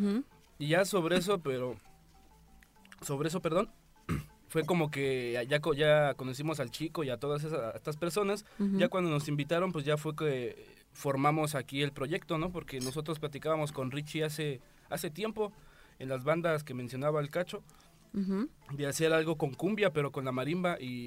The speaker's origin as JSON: {"language": "Spanish", "region": "Mexico City", "country": "Mexico", "tie": "born there", "lives_now": "Naucalpan, Mexico", "said": "La mayoría, o bueno, somos del DF. Uh-huh. Yo nací en el DF, pero me fui a vivir al estado. Creo que todos nacimos en el DF y vivimos en el estado, que son a las orillas del DF."}